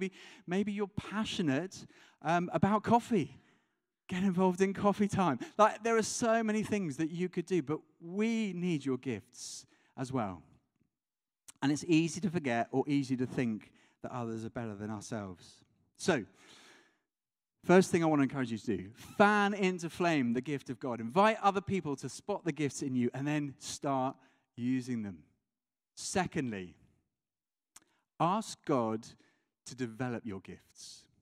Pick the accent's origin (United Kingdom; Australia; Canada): United Kingdom; I'm British. I'm talking as a British person.